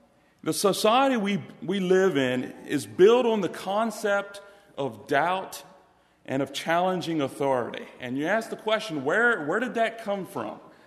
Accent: Chambersburg, Pennsylvania, United States; And yeah, we're from the Chambersburg, Pennsylvania area.

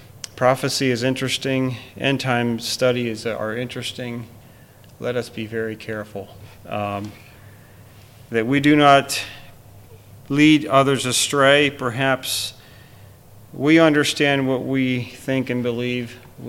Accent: Pennsylvania, United States; I'm from Lancaster County.

